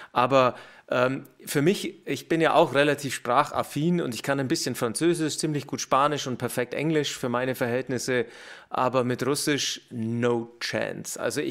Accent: Germany; Weil wir sind ja damit quasi aufgewachsen in Deutschland.

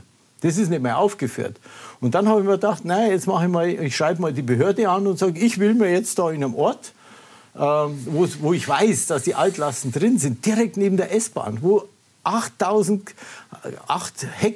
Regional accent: Bavaria, Germany; ich komme aus dem Landkreis Ebersberg. Und da wohne ich seit 1987

